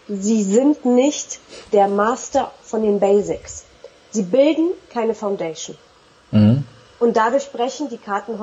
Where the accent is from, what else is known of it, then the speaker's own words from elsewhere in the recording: Berlin, Germany; Zusätzlich bin ich in Berlin-Neukölln groß geworden, in einem Brennbezirk in Berlin.